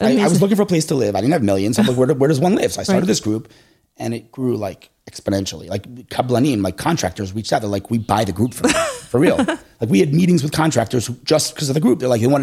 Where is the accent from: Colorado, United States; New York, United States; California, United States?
New York, United States; Queens; now in Jerusalem, Israel; Like, again, like we came from Queens, so we had a big house.